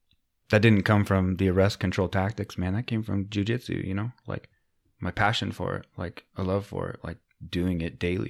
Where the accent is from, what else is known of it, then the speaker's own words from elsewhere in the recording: Utah, United States; also born or lived in Montana; I mean, I was born in Montana, but like I didn't, only the first year of my life. So it's not like I remember that shit. So yeah, I was raised in Utah.